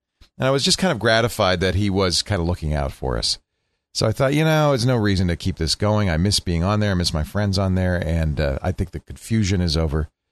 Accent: Petaluma, California, United States; from Petaluma.

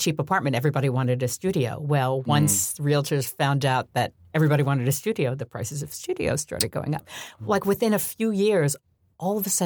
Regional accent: New York, United States; Look, I grew up in New York.

